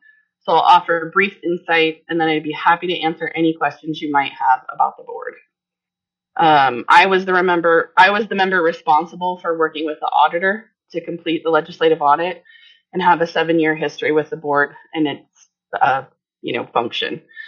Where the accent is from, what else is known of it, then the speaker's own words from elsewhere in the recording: Palmer, Alaska, United States; I'm from Palmer, Alaska.